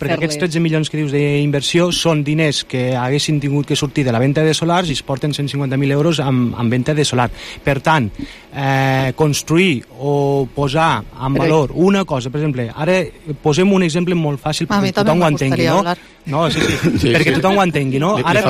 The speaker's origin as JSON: {"language": "Catalan", "town": "Lleida", "region": "Catalonia", "country": "Spain", "said": "nosaltres com a lleidatans."}